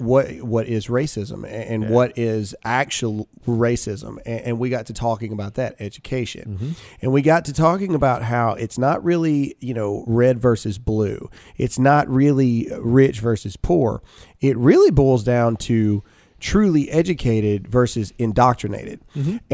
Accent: Mississippi, United States; me and Alyssa were born and raised in Mississippi.

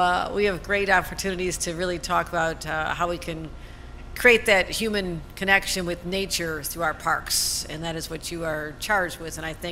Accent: Buffalo, New York, United States; So delighted to be back here in my hometown. Yes, the entire state knows where I'm from because I talk about Buffalo ad nauseum

